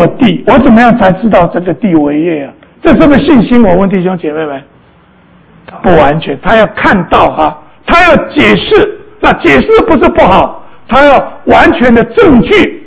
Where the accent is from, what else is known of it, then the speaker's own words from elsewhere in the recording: China; 我们中国人也有很多类似的哈